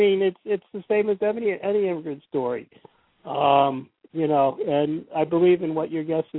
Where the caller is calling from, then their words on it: Allentown, Pennsylvania, United States; Bethlehem, Allentown, Pennsylvania. … I'm local coffee party organizer out here.